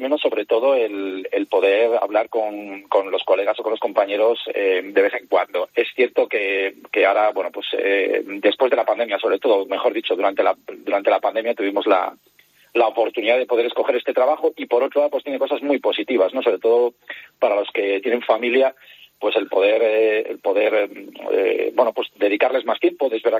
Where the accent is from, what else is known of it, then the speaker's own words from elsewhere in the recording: Burgos, Castile and León, Spain; Yo soy de Burgos capital